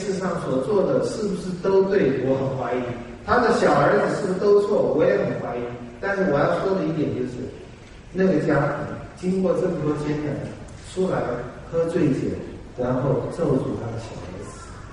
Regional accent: China; 我们中国人总有这种黑白两分，如果不是好人就是坏人

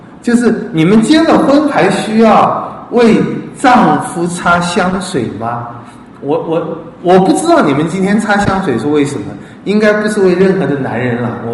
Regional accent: China; 当我们爱国爱民的时候，我们中国也会说这很伟大

